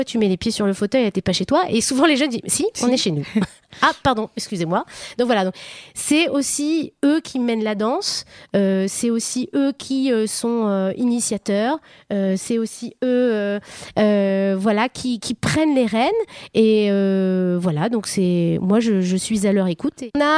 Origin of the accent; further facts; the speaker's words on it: Normandy, France; Mais s'il y a problème, on est des Normands, on n'annule pas.